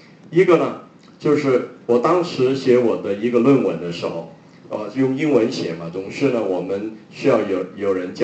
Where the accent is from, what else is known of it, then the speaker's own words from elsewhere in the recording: Hong Kong; born there; Chinese is a second language; 我是广东人，我是香港出生的啊。香港人呢最多呢只会呢听一些的国语的那些流行曲，我当时呢不会讲国语的